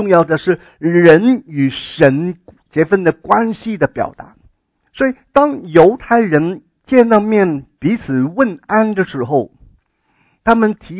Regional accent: Guangdong, China; 可能是广东人的用词，可能你们在国内没有听过，说不定哈。我们广东人哈，我小的时候哈，60年代哈

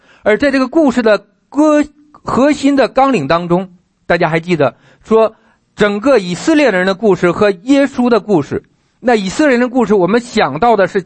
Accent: China; now in United States; 我们这些来自于中国内地或者是其他地区的人，到美国要来到这个地方，

